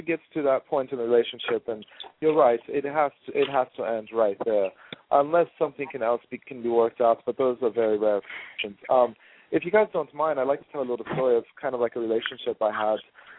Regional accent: Germany; now in California, United States; I am originally from Germany. He's right on that, but I actually live in California now, so I've been out here for the last 15 years.

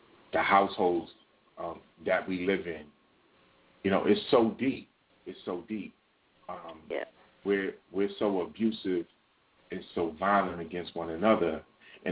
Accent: New York City, New York, United States; I'm telling you, I'm from the Bronx, right? I'm from the Bronx.

